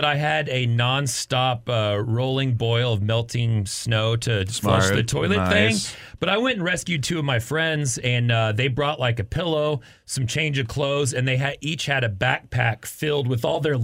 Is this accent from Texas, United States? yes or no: yes; Amarillo, Texas, United States; I grew up in Amarillo, so I was used to having tire chains, which you put on to drive in the snow.